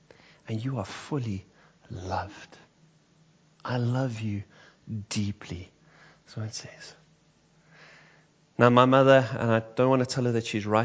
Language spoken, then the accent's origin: English; Johannesburg, Gauteng, South Africa; maybe it was because I was from the south of Joburg, and my accent was a bit staunch